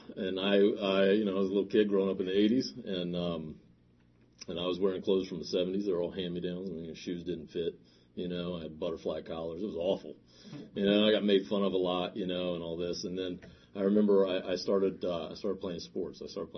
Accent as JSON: {"language": "English", "town": "Washington", "region": "District of Columbia", "country": "United States", "said": "And I'm from the Washington, D.C. area."}